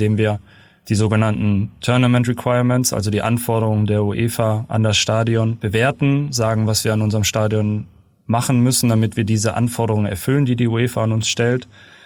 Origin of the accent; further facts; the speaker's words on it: Southern Germany, Germany; Und außerdem komme ich ja ursprünglich aus Süddeutschland.